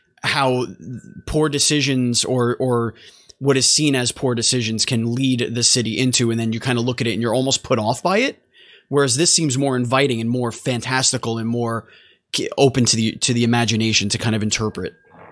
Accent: New York City, New York, United States; Like Andy and I grew up in New York City. Like we know what New York City is. We know the vibe.

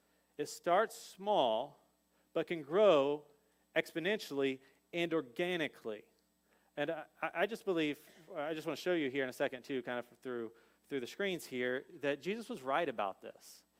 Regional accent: Ohio, United States; There was one with just Texas and Ohio. I'm from Ohio.

